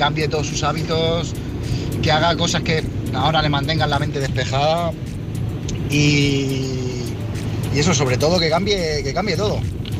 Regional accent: Madrid, Community of Madrid, Spain; de Madrid.

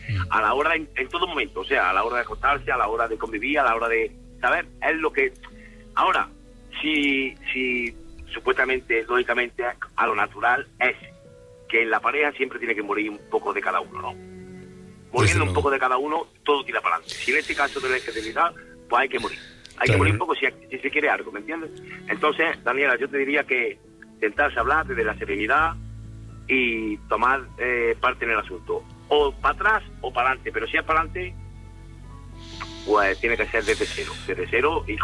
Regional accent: Córdoba, Andalusia, Spain; Estoy ahora mismo en Córdoba, pasando por Córdoba. Bueno, yo soy de Córdoba, pero viajo

